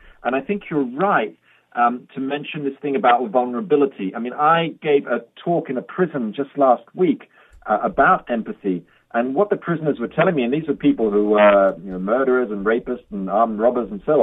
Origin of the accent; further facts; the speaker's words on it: Australia; when I was a 13-year-old, and I haven't thought about this for years, actually, when I was growing up in Australia